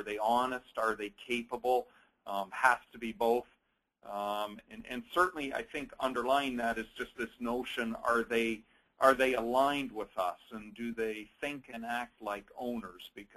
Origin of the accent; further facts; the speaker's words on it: Canada; So I'm from Canada.